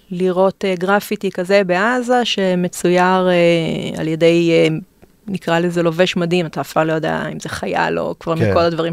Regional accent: Haifa District, Israel; also born or lived in Afula; מהקריות של פה

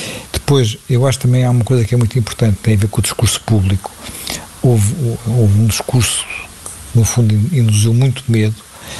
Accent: Portugal; como portugueses, temos que ser mais exigentes e exigir respostas.

